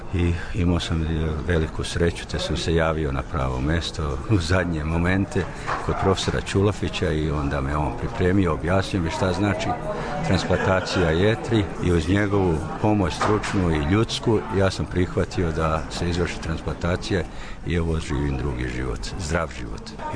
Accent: Belgrade, Serbia; iz Beograda sam.

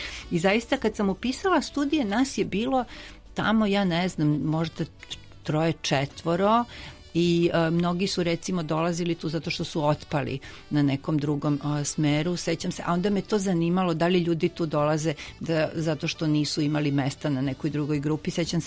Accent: Belgrade, Serbia; born there; rođena sam u Beogradu

